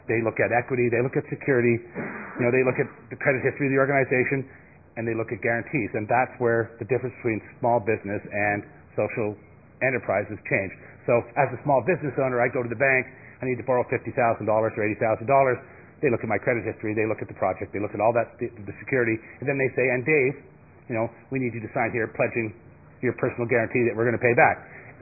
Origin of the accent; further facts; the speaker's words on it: Nova Scotia, Canada; I'm from Subnode 3 and from Nova Scotia.